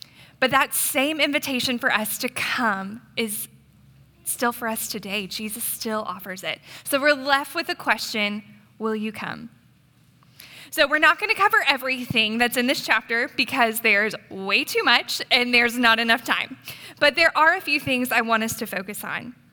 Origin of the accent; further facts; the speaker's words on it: Atlanta, Georgia, United States; now in Dallas, United States; So I grew up in Atlanta, Georgia, and I attended the University of Georgia for undergrad